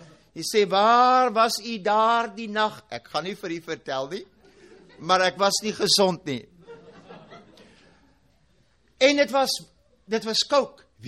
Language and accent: Afrikaans; Free State, South Africa; toe ek in Suid-Afrika groot geword het, toe ons kleinkinders was, was ons verskriklik arm gewees. Ons het daar in 'n dorpie in die Vrystaat groot geword